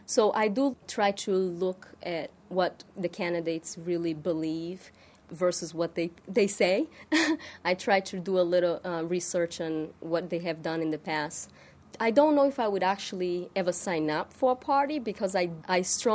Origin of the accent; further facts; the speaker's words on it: Brazil; now in United States; I come from Brazil where we have lots of options.